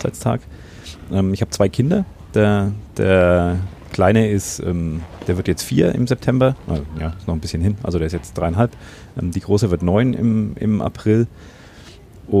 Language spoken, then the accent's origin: German; Bavaria, Germany; Nein, ich komme hier aus dem Umland. Also ich wohne tatsächlich in meinem nicht Geburtsdorf. Ich meine, geboren bin ich schon in der nächstgrößeren Stadt. Aber ich habe im Grunde immer hier gewohnt, bis auf mal ein Jahr, wo ich in Erlangen studiert habe.